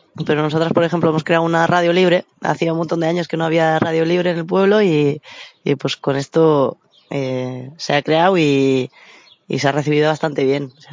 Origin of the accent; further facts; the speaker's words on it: Basque Country, Spain; yo soy de Euskal Herria, de un pueblo de Gipuzkoa